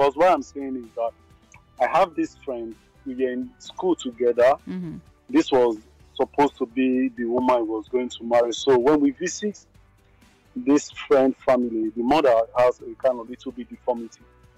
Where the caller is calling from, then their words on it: Czechia; English is a second language; From Czech Republic.